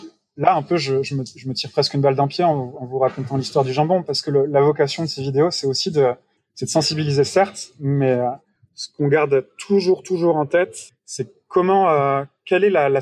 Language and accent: French; France; ce que nous, on trouve en tant que Français sur nos étals de supermarché